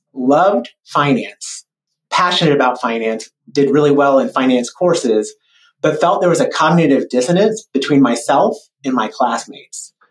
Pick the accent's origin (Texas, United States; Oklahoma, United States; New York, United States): Oklahoma, United States; Tulsa; Ended up in my hometown of Tulsa, Oklahoma, attending OU, got an organizational dynamics degree